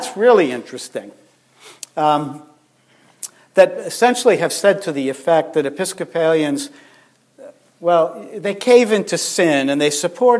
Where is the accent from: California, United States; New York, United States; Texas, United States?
New York, United States; Long Island; I grew up in the Diocese of Long Island.